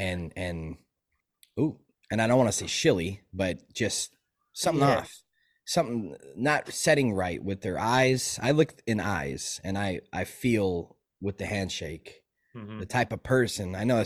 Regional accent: Chicago, Illinois, United States; So I'm born and raised in Chicago. So thoroughbred Chicago.

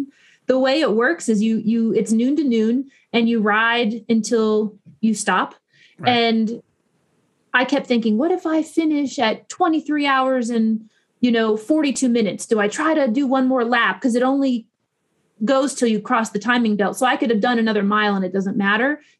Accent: Florida, United States; Because I grew up in Florida. I'm no fool. I know that every body of water in Florida has an alligator.

